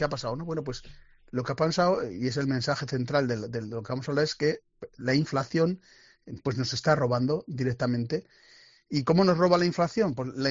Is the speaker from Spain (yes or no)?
yes; Azagra, Navarre, Spain; Yo que soy de Azagra, como bien sabes.